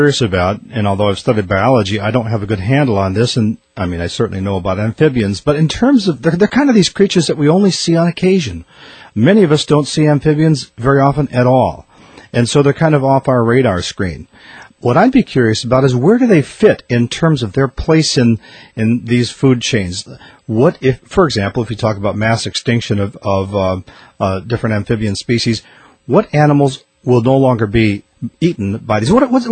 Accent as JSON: {"language": "English", "region": "Wisconsin", "country": "United States", "tie": "born or raised there", "also_born_or_lived": "Minnesota", "said": "Well, I know that when I grew up in the Midwest, Wisconsin, Minnesota"}